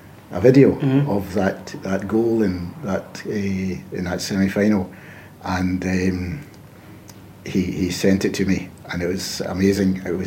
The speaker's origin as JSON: {"language": "English", "town": "Dunoon", "region": "Scotland", "country": "United Kingdom", "tie": "born or raised there", "said": "No, I grew up in Dunoon."}